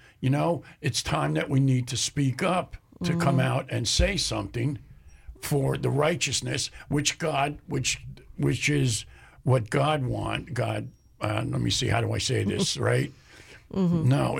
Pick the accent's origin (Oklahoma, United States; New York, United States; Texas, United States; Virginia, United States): New York, United States; And I understand being from New York.